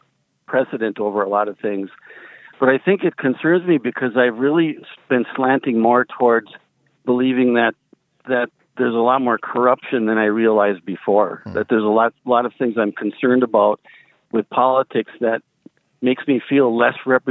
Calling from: St. Paul, Minnesota, United States; I'm from St. Paul, Minnesota.

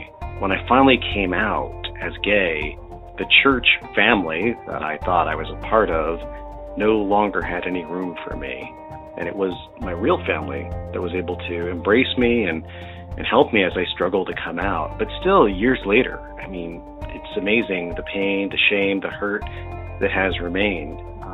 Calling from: Lake Huntington, New York, United States; I'm calling from Lake Huntington, New York.

